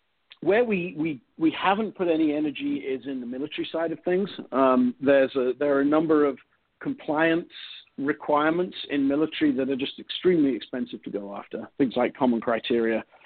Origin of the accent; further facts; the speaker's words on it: England, United Kingdom; now in United States; I'm an English guy, English guy living in Southern California.